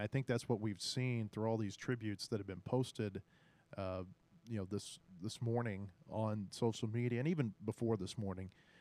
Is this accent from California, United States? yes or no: no; Waldron, Arkansas, United States; I grew up in Waldron. My parents delivered the newspapers there.